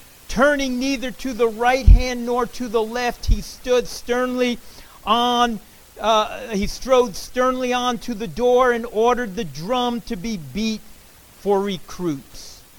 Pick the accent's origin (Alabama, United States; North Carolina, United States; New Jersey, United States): New Jersey, United States; Caldwell; because I grew up in Caldwell, New Jersey. North Caldwell, named for his sake.